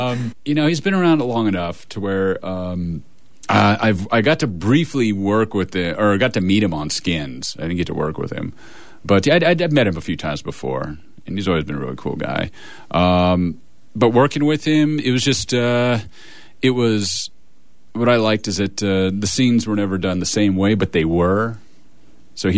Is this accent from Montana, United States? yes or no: yes; Montana, United States; we're from Montana.